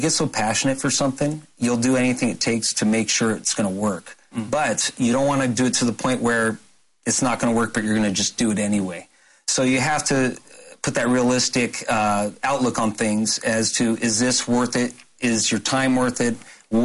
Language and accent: English; San Diego, California, United States; I come from San Diego, so... Some good IPAs.